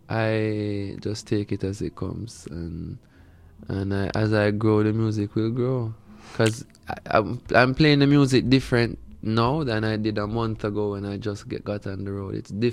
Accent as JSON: {"language": "English", "country": "Jamaica", "accent": "Jamaican", "said": "Once I open my mouth with my Jamaican accent, it's going to be, Yeah, man."}